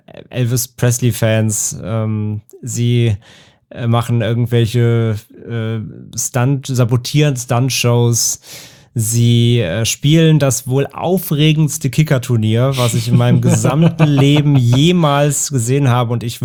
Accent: Hamburg, Germany; gerade als Hamburger selbst oder als Hamburg-Fan

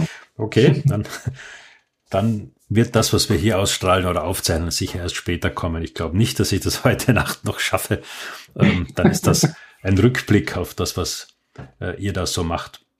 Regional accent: Austria; born there; Wobei ich als gebürtiger Österreicher

